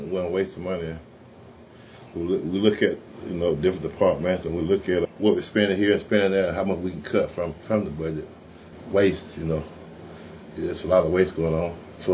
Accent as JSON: {"language": "English", "town": "Bainbridge", "region": "Georgia", "country": "United States", "tie": "born or raised there", "said": "I grew up in Bainbridge, correct, in Vader, Georgia, and north of here, about 15, 20 miles."}